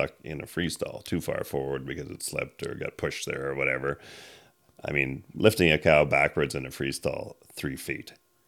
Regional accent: British Columbia, Canada; I mean, I'm from the Fraser Valley. You don't build an outhouse there without an inspection, right?

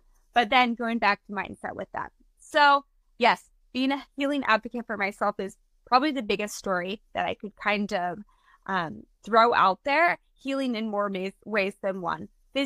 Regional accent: Kansas, United States; Oh, by the way, I'm from Kansas.

